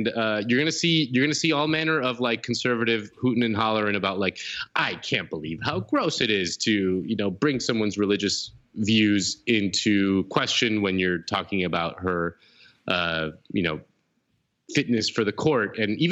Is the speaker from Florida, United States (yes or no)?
yes; Miami, Florida, United States; I grew up in Miami at the time.